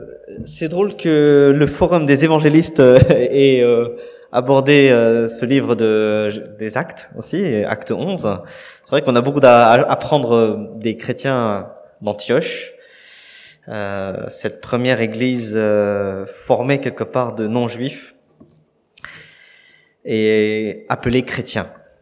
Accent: Créteil, Île-de-France, France; born there; now in Corbeil-Essonnes, France; moi je suis né à Créteil et j'ai fait mes classes prépa à Saint-Maur au lycée d'Arsonval. Et maintenant j'habite Corbeil-Essonne, donc ça reste l'Île-de-France, le Grand Paris aussi.

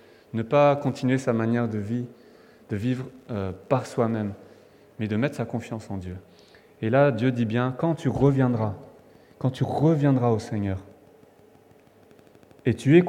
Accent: France; j'ai grandi en France. Donc, je suis français. Mais j'ai la nationalité portugaise aussi.

